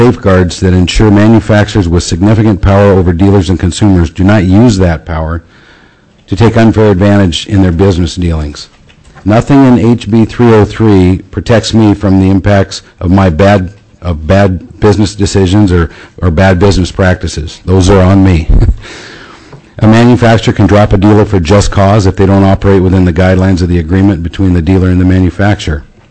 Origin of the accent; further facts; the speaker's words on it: Fairbanks, Alaska, United States; from Fairbanks, Alaska.